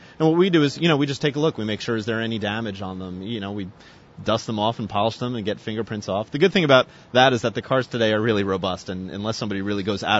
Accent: New York, United States; I grew up on Long Island, which now that I've worked here, I know that we have a great history of tracks, Islip, Riverhead, things like that.

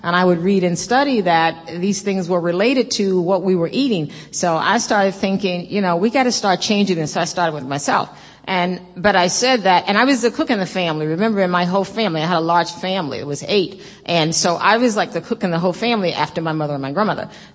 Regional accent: St. Louis, Missouri, United States; also born or lived in Tennessee; I know that I grew up in Tennessee. My mother and my father both were from Tennessee. And I actually, I moved to St. Louis, Missouri when I was very young, so I really grew up in Missouri.

